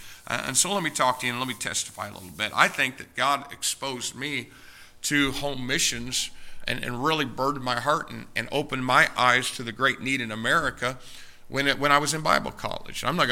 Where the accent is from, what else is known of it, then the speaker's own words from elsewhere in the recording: United States; And you know what? I'm an American. And I have a strong burden for my people, my country.